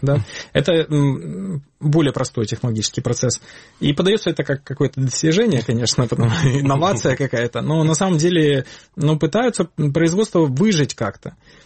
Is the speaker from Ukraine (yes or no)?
yes; Sevastopol, Ukraine; Поскольку я из Севастополя сам